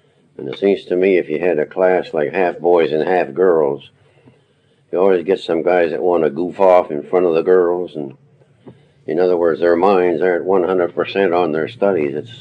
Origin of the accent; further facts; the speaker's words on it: Halifax, Nova Scotia, Canada; born there; I was born in Halifax. Mm-hmm. On December the 27th, 1916.